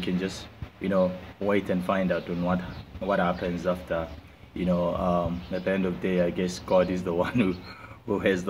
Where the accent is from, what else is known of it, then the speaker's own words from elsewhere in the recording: Bulawayo, Matabeleland, Zimbabwe; I'm from Bulawayo. That's my home ground is Bulawayo Sports Club